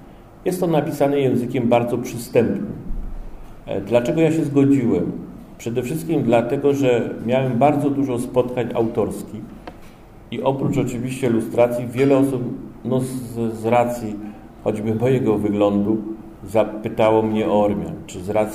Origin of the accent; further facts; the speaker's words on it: Kraków, Lesser Poland, Poland; born there; Ja się urodziłem w Krakowie, ale moi rodzice pochodzą z Kresu Wschodnich.